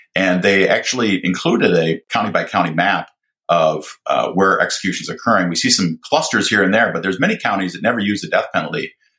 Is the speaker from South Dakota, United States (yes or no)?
no; Mankato, Minnesota, United States; And so in the United States, I grew up actually in Mankato, Minnesota, which was the site of the largest mass hanging.